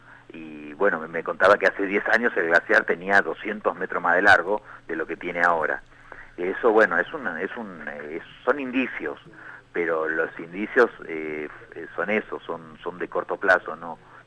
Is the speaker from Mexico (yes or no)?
no; Argentina; somos muchos los argentinos que resguardamos la soberanía del continente blanco.